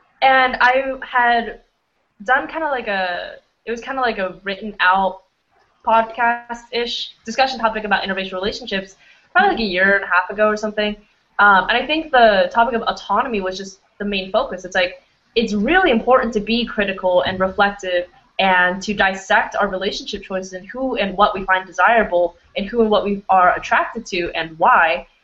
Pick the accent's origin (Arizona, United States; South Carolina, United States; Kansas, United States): Arizona, United States; also born or lived in Florida / New York; growing up in Arizona, and then growing up in Western Florida and in upstate New York